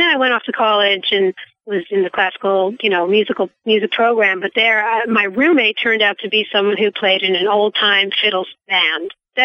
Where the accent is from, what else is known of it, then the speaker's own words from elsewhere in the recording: Orangeburg, New York, United States; moved up to where I grew up in Orangeburg, New York, which, is a suburb of New York City